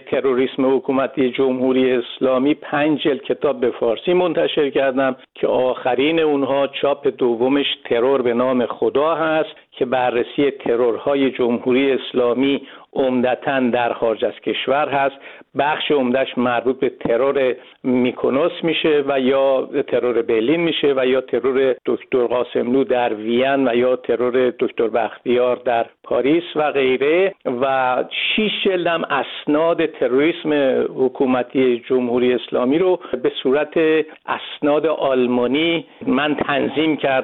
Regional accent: Tehran, Tehran Province, Iran; moved away as an adult; also born or lived in Berlin; من متولد تهران هستم. در تهران دبیرستان اسدآویزی رو تموم کردم، بعد رفتم دو سال خدمت سربازی مو کردم، بعد اومدم خارج از کشور.

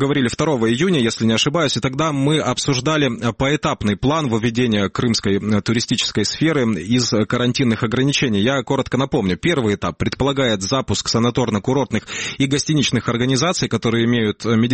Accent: Crimea, Ukraine; Я как крымчанин вас понимаю на самом деле, да.

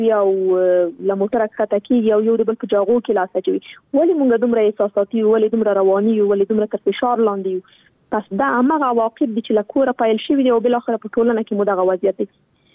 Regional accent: Afghanistan; نن ورځ موږ څومره کلونه کېږي چې په افغانستان کې جګړه روانه ده. زه خو شخصا په جګړه کې پیدا شوی یم، دا د جګړه کې را لویه شولم

